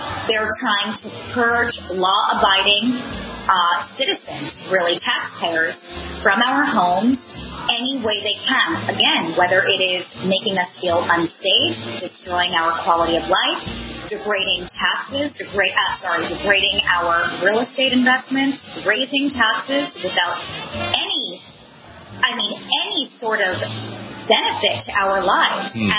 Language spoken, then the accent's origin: English; Manhattan, New York, United States; I was born and raised in Manhattan, and can no longer stand what's going on outside of my window.